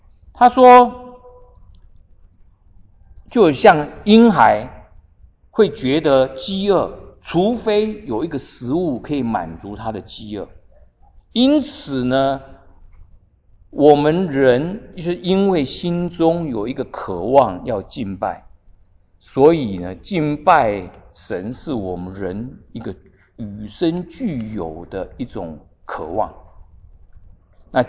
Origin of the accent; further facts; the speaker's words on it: Taiwan; 像我从台湾来的，台湾的什么都拜，石头也拜，什么都拜的